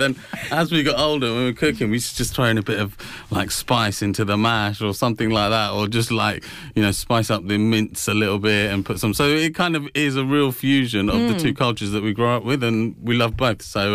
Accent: United Kingdom; We're proper British born Bangladeshi boys, so, you know, we try and put both of what we have

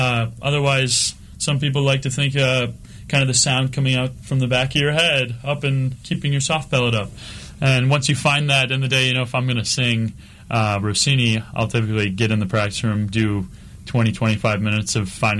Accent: Minnesota, United States; I was very fortunate that growing up in Minnesota, we had the choral tradition.

